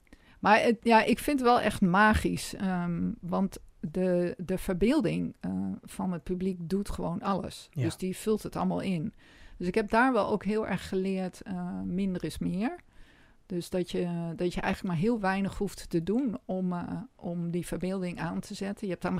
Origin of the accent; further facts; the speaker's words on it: Assen, Drenthe, Netherlands; ik ben opgegroeid in Assen, of All Places.